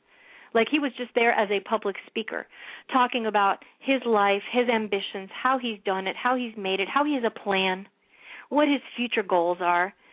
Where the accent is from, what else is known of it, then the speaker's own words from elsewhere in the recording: Puerto Rico; I might be Puerto Rican, but I grew up around Cubans all my life.